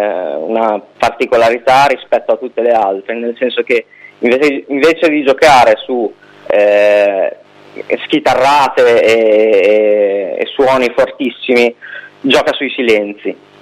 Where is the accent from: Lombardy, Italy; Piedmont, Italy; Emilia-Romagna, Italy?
Emilia-Romagna, Italy; Bologna; noi siamo di Bologna